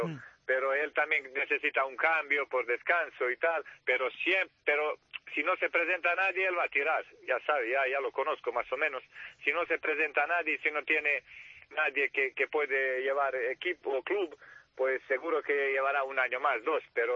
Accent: Montenegro; Sí, señor. Yo soy de Montenegro, sí, señor.

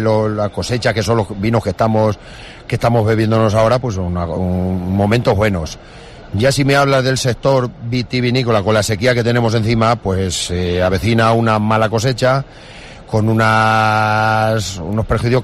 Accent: La Solana, Castilla-La Mancha, Spain; Pues los galanes, buenos días, somos de La Solana.

